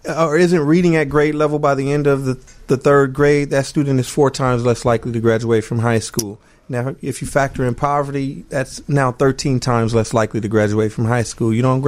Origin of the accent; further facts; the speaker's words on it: Los Angeles, California, United States; now in Chicago, United States; We're both from California. I grew up in South Central LA. I grew up in a pretty rough environment, drugs, gangs, violence